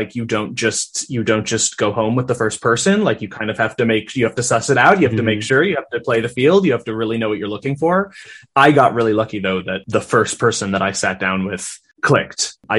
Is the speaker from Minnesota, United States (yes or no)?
yes; Minnesota, United States; But I was raised in Minnesota, and culturally, maybe it was at my school or in my peer group or something.